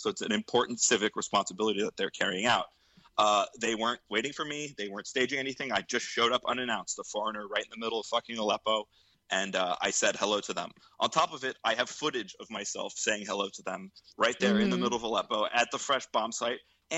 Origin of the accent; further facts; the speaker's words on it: United States; I'm an American.